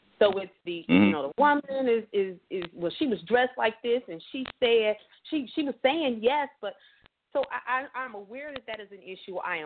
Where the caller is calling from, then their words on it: Detroit, Michigan, United States; Hi, everybody. … I'm calling from Detroit.